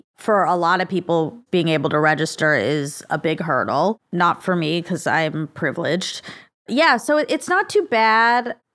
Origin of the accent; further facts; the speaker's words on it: United States; I'm a born citizen. No, it's good because there's a lot of you out there. I'm an American by birth.